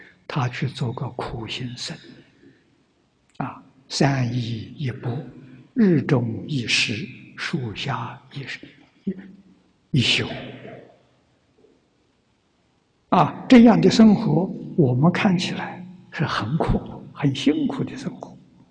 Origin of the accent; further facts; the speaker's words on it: China; 那就是我们中国人一般称为的圣贤君子啊